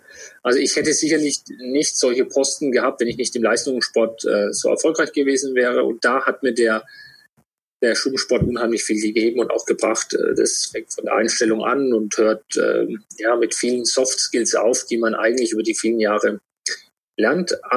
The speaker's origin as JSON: {"language": "German", "town": "Würzburg", "region": "Bavaria", "country": "Germany", "tie": "born there", "said": "bin Vater von zwei Kindern, 4 und 6 Jahre alt und bin ein gebürtiger Würzburger."}